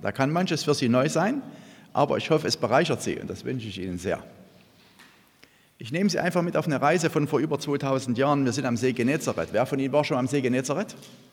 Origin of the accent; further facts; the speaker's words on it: Lichtenau, Saxony, Germany; ich komme aus Lichtenau, Auerswalde, bin in der landeskirchlichen Gemeinde, in der Landeskirche, dort Mitglied in der, Glied in der Gemeinde.